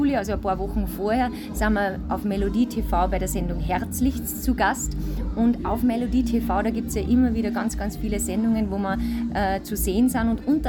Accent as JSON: {"language": "German", "country": "Austria", "said": "Bei uns in Österreich waren wir jetzt erst beim großen Jubiläum Sommer Musi Open Air mit dabei."}